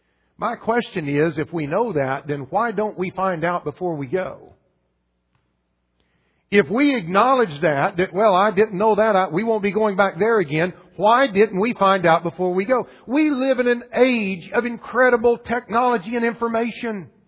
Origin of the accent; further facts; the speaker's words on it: Oklahoma, United States; I had a very good friend back in Oklahoma, moved to my hometown that I grew up